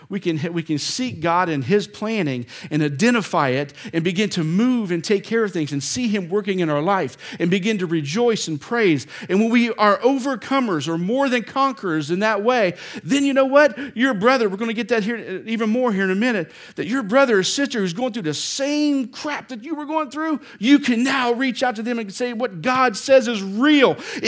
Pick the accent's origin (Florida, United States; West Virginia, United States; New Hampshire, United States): West Virginia, United States; I used to go bauber fishing a lot growing up in West Virginia